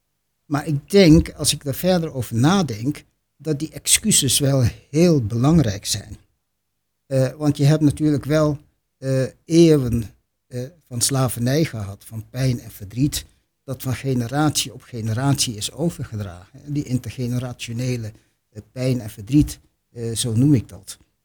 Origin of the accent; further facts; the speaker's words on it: Suriname; Ik kom uit Suriname, geboren en getogen in de toenmalige kolonie Suriname. En als kind hebben wij mijn overgrootmoeder in huis gehad.